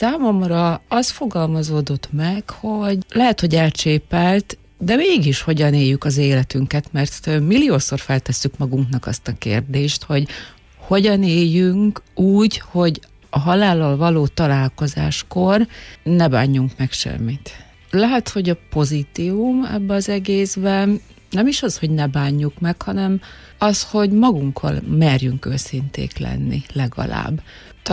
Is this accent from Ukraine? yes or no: yes; Zakarpattia Oblast, Ukraine; moved away; Azt tudta, hogy Kárpátaljáról jöttem, az átalakulás az kicsit megviselt, de például azt nem tudom honnan tudta, hogy állandóan kijavították a kiejtésemet